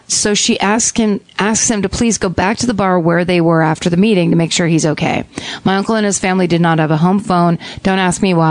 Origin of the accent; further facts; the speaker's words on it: Detroit, Michigan, United States; This is a combination of my hometown murder, that being Detroit at any time of this story, and what I believe got me into true crime.